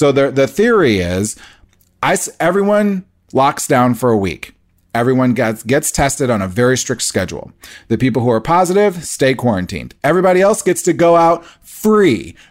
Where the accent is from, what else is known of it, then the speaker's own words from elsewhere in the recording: Nebraska, United States; My home state, Nebraska, might be the first state in the union